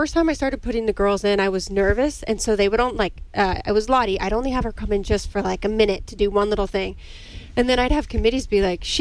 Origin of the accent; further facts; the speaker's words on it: California, United States; just realize it's because I'm from California.